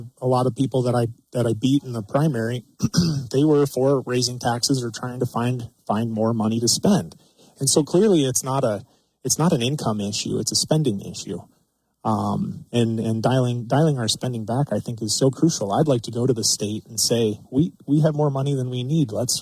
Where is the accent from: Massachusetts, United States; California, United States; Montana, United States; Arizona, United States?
Montana, United States; Livingston; I was born and raised here in Livingston and graduated from Park High.